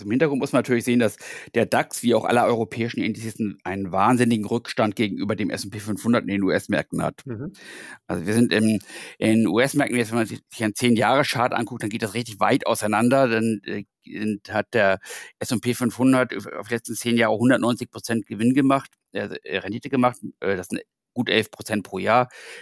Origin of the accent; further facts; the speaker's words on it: Hamburg, Germany; du bist Berliner, ich bin Hamburger.